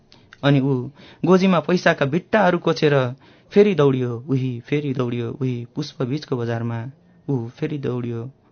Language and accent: Nepali; Bagmati, Nepal; म लगभग 7-8 वर्षको हुँदा मलाई चाहिँ चितवनमा बस्ने भएको भएर भरतपुर सदरमुकाममा